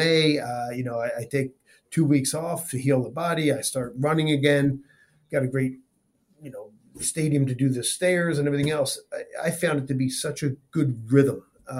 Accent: Philadelphia, Pennsylvania, United States; I grew up in Philadelphia.

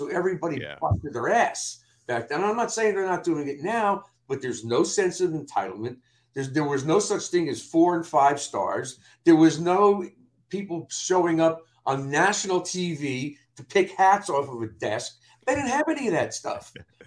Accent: Newark, New Jersey, United States; I don't want to say it's analogous to me growing up in Newark, but we were poor.

